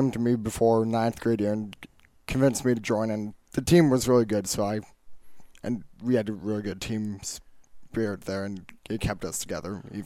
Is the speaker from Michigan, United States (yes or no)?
yes; Michigan, United States; born there; I was born in Michigan, but I've been going to school in Southwest Minnesota.